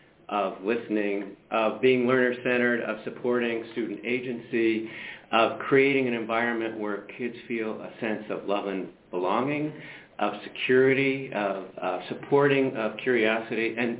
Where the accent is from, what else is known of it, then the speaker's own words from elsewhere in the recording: New York, United States; I grew up on Long Island, by the way.